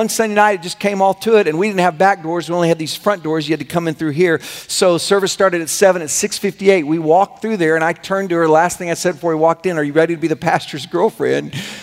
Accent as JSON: {"language": "English", "region": "Oklahoma", "country": "United States", "said": "I was from Oklahoma, grew up in this area, but they accepted me up there."}